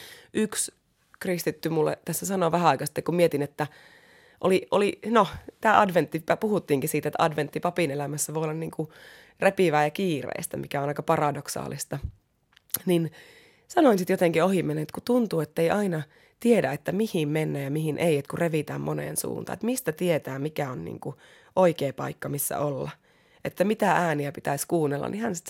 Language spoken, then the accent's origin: Finnish; Eastern Finland, Finland; now in Helsinki, Finland; mie oon kokenut Helsinkiin muutettua, niin mä oon Itä-Suomesta tosiaan kotoisin, niin että on välillä vaikea olla myös yksin.